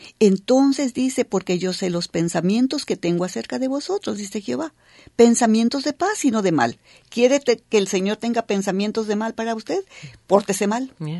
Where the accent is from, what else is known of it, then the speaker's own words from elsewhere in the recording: Mexico; moved away; Yo soy de México originalmente.